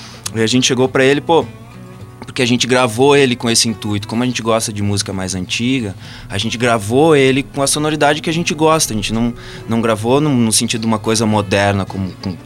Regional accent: Nova Prata, Rio Grande do Sul, Brazil; eu sou de Nova Prata, na Serra Gaúcha.

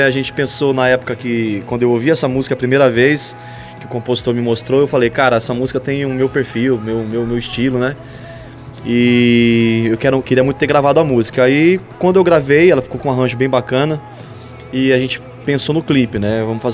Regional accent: São João do Ivaí, Paraná, Brazil; no interior do Paraná, né, que é de onde eu nasci. Eu nasci na região ali de São João do Ivaí, ali na região perto de Jandaia, Maringá ali.

